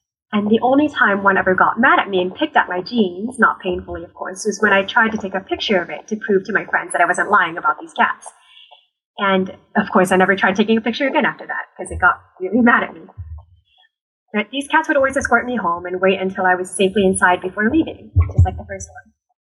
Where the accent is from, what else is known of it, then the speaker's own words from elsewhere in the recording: Virginia, United States; now in Toronto, Canada; So I'm actually from Virginia, and I'm only in Toronto to study for university.